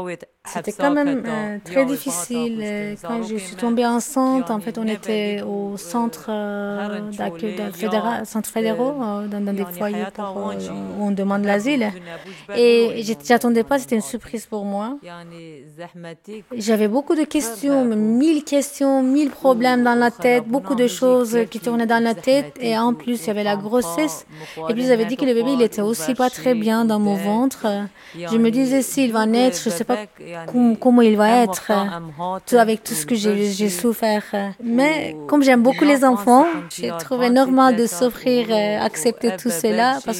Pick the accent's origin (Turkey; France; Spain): Turkey; moved away; Ça ne fait même pas une année qu'on est là, oui, on a quitté le pays. On vient de Turquie et nous sommes Kurdes.